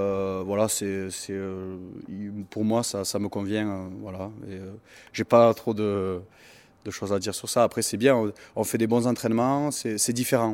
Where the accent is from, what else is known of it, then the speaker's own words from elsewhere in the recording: Occitanie, France; j'ai 24 ans. Je viens de l'Ariège, je suis originaire d'Ariège. Après mon parcours rugbystique, j'ai commencé le rugby au Salat, dans le Couserans. Je suis parti à Saint-Girons.